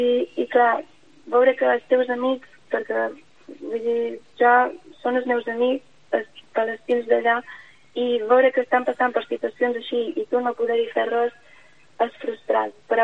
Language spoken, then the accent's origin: Catalan; Balearic Islands, Spain; I que venim de Menorca, aquest tipus de realitat, de bueno, situacions que es viuen allà, són desconegudes també per nosaltres, no?